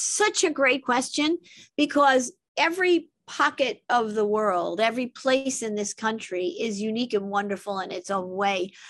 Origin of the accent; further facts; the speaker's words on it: New York, United States; also born or lived in Brooklyn; because I was born in Brooklyn, you know, and I raised, you know, in Long Island and New York City